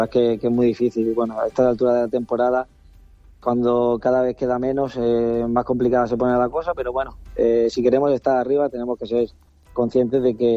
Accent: Altea, Valencian Community, Spain; now in Alicante, Spain; Sí, bueno, me crié en Altea, estoy viviendo en Alicante, pero sí, muy cerquita de casa.

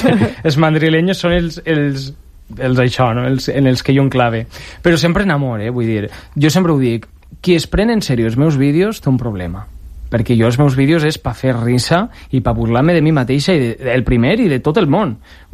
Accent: Valencian Community, Spain; first language Valencian; jo estic parlant en valencià. Ja està, però ja esquitren catalanista, no sé què, independentista, que és, a veure, estic parlant la llengua que m'han parlat en casa

